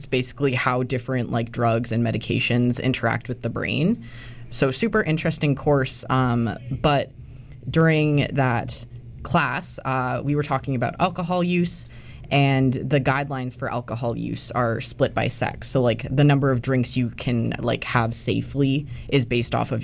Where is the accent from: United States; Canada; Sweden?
Canada; Calgary, Alberta; moved away as an adult; I'm from Calgary, Alberta, is where I was born and raised. So I moved out here when I started university.